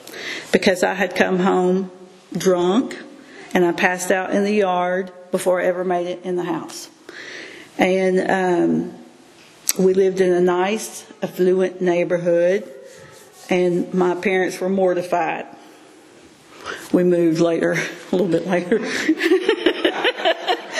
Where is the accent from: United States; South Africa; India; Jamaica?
United States; Mississippi; also born or lived in Florida; this is my story. I was raised in Mississippi and Florida. I was raised in a military family.